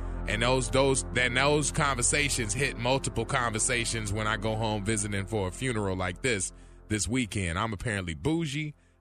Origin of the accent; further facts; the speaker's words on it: Gary, Indiana, United States; moved away as an adult; now in Tampa, United States; Born and raised in Gary, Indiana.